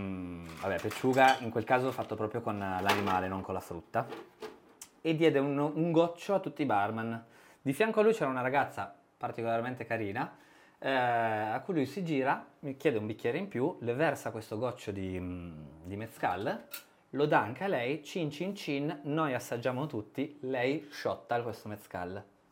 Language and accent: Italian; Piedmont, Italy; poi sono piemontese, quindi con me anche sulla grappa sfondi una porta aperta.